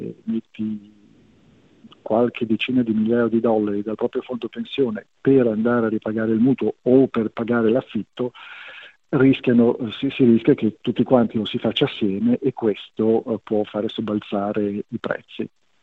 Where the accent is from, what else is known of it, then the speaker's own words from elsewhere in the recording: Liguria, Italy; quindi da economista e da ligure insomma i conti bisogna più o meno cercare di farli quadrare